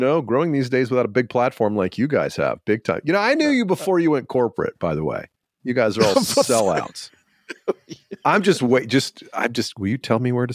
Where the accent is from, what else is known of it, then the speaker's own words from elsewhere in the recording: Georgia, United States; I'm from Georgia, and people trash the South all the time.